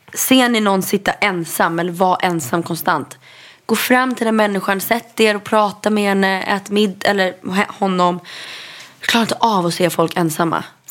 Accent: Stockholm, Stockholm County, Sweden; Gördis och Kajsa kom från Östermalm. Vi var de enda från Östermalm till Lidingö

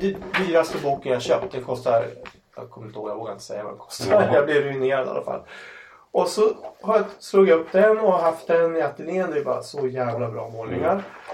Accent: Umeå, Västerbotten County, Sweden; det var dockteater på ungdomsgården på Ålidhem där jag växte upp.

